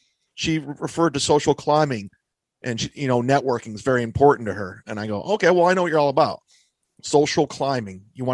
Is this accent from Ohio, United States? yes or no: yes; Ohio, United States; He's from Michigan. I'm from Ohio. We would see each other on the road a lot, you know.